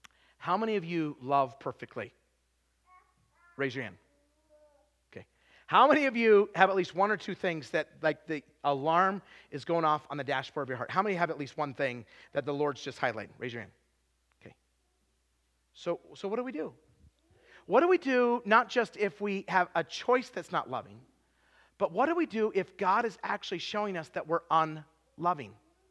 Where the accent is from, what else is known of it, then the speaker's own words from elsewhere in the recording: Utah, United States; I mean, I'm from Utah, okay?